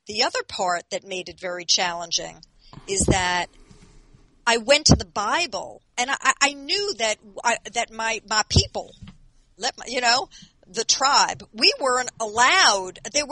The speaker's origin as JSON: {"language": "English", "town": "Long Island", "region": "New York", "country": "United States", "said": "from Long Island. That's who I am, you know, just"}